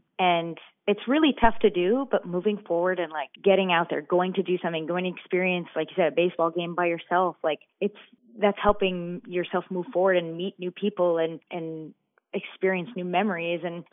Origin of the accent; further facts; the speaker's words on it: Montreal, Quebec, Canada; also born or lived in Nashville; be in my hometown. So in a way, it worked out. And rather than living in Nashville, visiting Montreal, and I live here and visit Nashville instead.